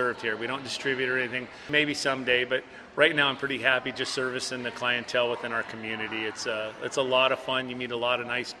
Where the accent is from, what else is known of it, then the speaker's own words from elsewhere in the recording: Slough House, California, United States; Yeah, I'm from Slough House. I grew up a few miles from there, and I lived there up until we started this project.